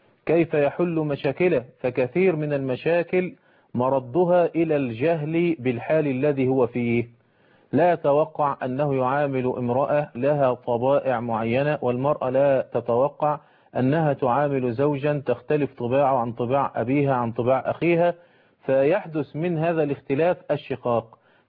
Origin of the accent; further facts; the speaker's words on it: Egypt; في مصر عندنا في مصر قانون الأحوال الشخصية بيأخذ بمذهب ابن تيمية في هذه المسألة